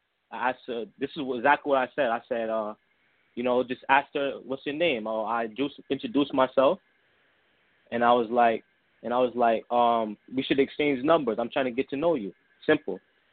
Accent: New York, United States; yeah, I'm 18, you know what I'm saying, and I'm from New York.

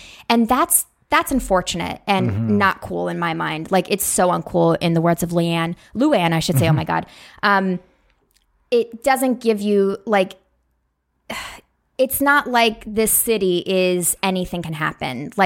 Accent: Phoenix, Arizona, United States; I grew up in Phoenix and I was a writer.

